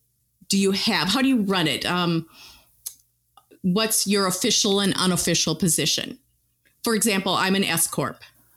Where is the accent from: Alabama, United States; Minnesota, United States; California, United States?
Minnesota, United States; Twin Cities; So I'm kind of a blend. I grew up in the Twin Cities.